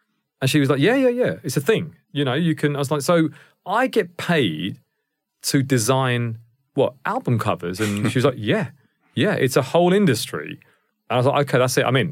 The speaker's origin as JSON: {"language": "English", "country": "India", "first_language": "Indian dialects", "second_language": "English", "said": "So in school, for example, I couldn't speak English, right? So, you know, I could speak four dialects, you know, Indian dialects. I couldn't speak English."}